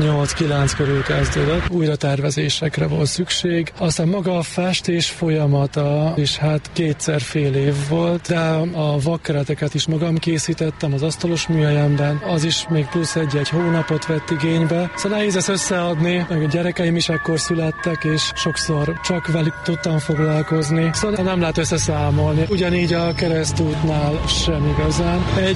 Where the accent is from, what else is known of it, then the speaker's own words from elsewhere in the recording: Temerin, Vojvodina, Serbia; born there; hogy a Temerin is tudna rólam, emlékezne rám, és én is abba tudatban élhessek, hogy adtam valamit a szülőfalumnak